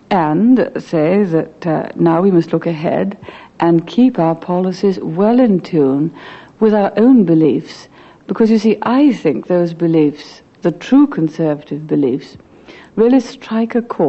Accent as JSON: {"language": "English", "town": "Grantham", "region": "East Midlands", "country": "United Kingdom", "tie": "born or raised there", "said": "Well, I was born and brought up for the most telling years of my life in Grantham, Lincolnshire."}